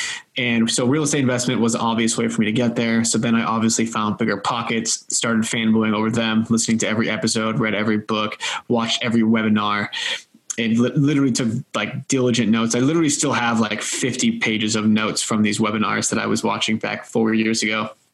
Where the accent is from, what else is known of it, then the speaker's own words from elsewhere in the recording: Massachusetts, United States; now in California, United States; born and raised in Massachusetts, went to school in Massachusetts, graduated from there, moved up to California to work at a venture capital firm